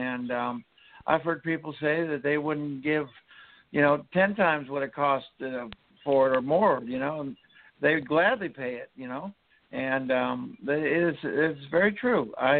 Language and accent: English; Monroe, North Carolina, United States; I'm from Monroe, North Carolina, which is a little bit under Charlotte.